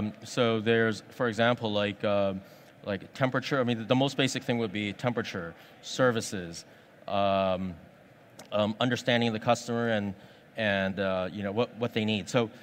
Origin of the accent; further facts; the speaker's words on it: Hong Kong; English is a second language; the reason why I came here from Hong Kong was to learn a little bit more about what's happening in North America